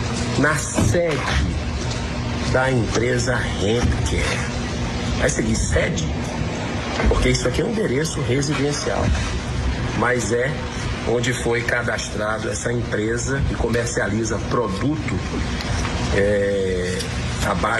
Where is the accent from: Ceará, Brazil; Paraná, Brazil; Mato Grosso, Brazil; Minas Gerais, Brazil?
Ceará, Brazil; senador pelo estado do Ceará, mas nesse domingo, dia 20 de junho, eu não estou na minha terra